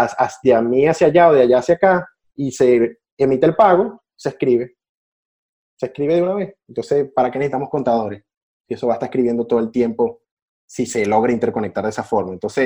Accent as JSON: {"language": "Spanish", "country": "Venezuela", "said": "quizás porque soy venezolano"}